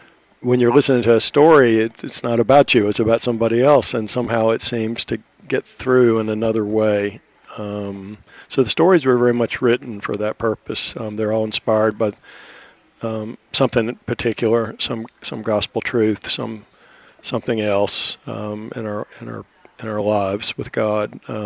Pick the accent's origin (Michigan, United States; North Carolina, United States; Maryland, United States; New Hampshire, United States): North Carolina, United States; Charlotte; Yeah, I grew up in the South in Charlotte, North Carolina, a Jewish family, Reformed Jewish